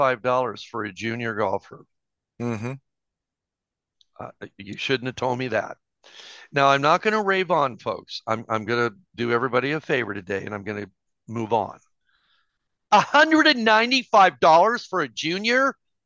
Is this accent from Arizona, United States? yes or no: yes; Tempe, Arizona, United States; We grew up in Tempe, which was probably 15, 20 minutes from Papago, and Papago is the famous golf course in the Phoenix area